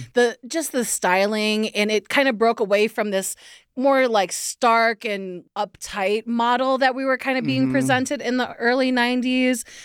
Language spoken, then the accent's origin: English; Chicago, Illinois, United States; Like, I mean, we're from Chicago. Marshall Fields.